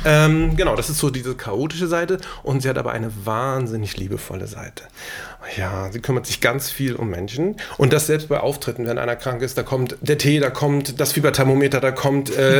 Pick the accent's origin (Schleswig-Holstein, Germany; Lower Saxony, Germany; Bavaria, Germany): Schleswig-Holstein, Germany; Altenholz; also born or lived in Dithmarschen / Kiel; Ich bin ein Schleswig-Holsteiner durch und durch, geboren in Dithmarschen, aufgewachsen aber hier in der Umgebung in Altenholz und in Kiel.